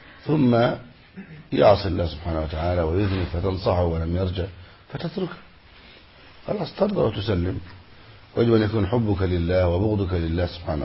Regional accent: Egypt; بلادنا مصر

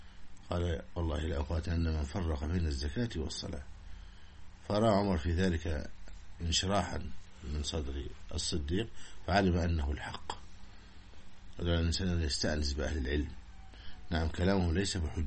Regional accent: Egypt; هذا الألفاظ الدارجة جدا عندنا في مصر.

